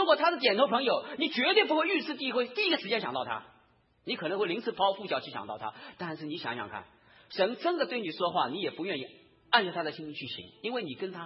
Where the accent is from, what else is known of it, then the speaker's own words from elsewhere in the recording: Shanghai, China; accent: Shanghainese; 我们上海话叫某些女婿